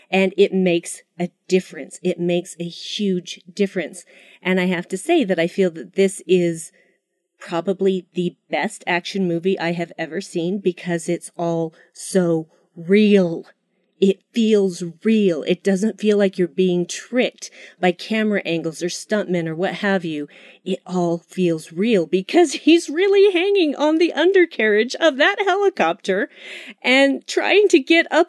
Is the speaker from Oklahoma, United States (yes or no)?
no; Utah, United States; My home state, Utah.